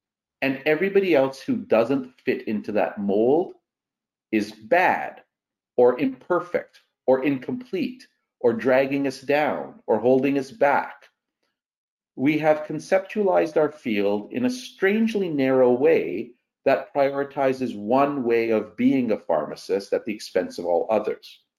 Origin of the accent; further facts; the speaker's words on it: Canada; There are lots of ways of being Canadian. Not every Canadian loves playing ice hockey, loves skiing, and loves the snow. A good many of my compatriots every November fly to Florida in the United States and come back in March because they hate the winter.